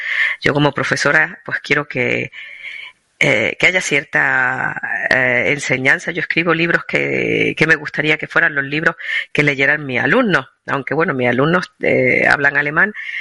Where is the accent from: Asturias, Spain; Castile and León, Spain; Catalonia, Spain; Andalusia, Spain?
Andalusia, Spain; accent: Andalusian; si me hubiera quedado en Granada o incluso si hubiera vivido en Madrid, aunque en Madrid hubiera sido también a mi modo extranjera porque mi acento andaluz me hubiera delatado